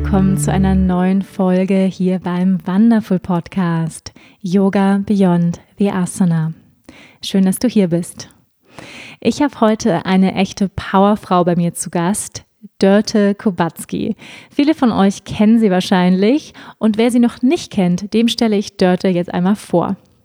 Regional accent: Schleswig-Holstein, Germany; Ich bin ja auch in Schleswig-Holstein groß geworden.

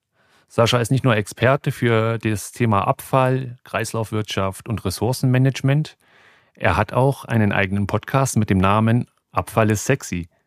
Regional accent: Thuringia, Germany; Ich freue mich, dass wir heute in meiner alten Heimat Thüringen digital unterwegs sind.

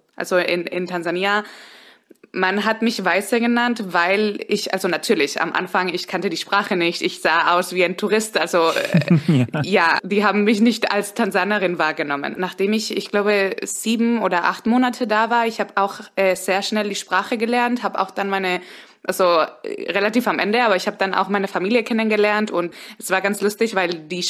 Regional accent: Spain; Also mein Vater ist auch schon in Europa geboren worden und ich bin auch in Spanien aufgewachsen.

